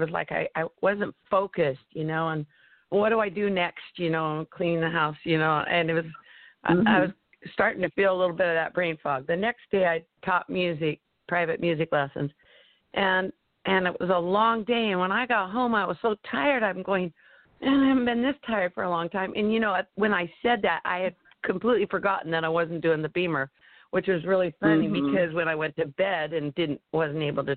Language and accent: English; Oregon, United States; I'm from Sia, Oregon